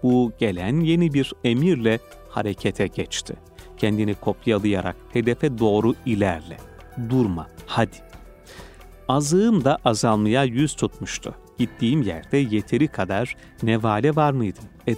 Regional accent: Istanbul, Turkey; born there; 1979 yılında İstanbul'da doğdum.

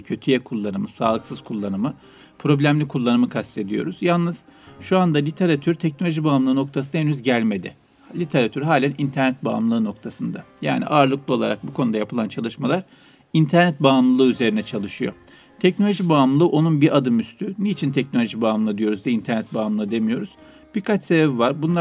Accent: Istanbul, Turkey; born there; Bendeniz İstanbul Üsküdar doğumluyum. Ama aslen Karadenizliyiz.

